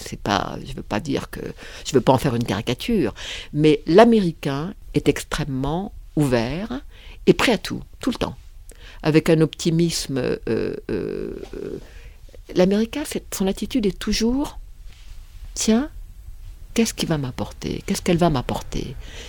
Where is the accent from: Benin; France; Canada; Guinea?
France; je suis française.